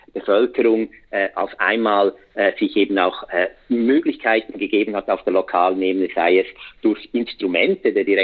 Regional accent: Switzerland; moved away; zum Beispiel als Schweizer Bürger und Bürgerin, auch wenn ich im Ausland lebe seit Jahrzehnten

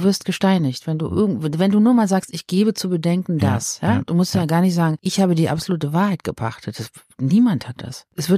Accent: East Germany, Germany; ich komme ja aus dem Osten und gut, das ist jetzt auch schon sehr lange her. Aber ich bin aufgewachsen, die ersten im Prinzip 19, 20 Jahre in der DDR.

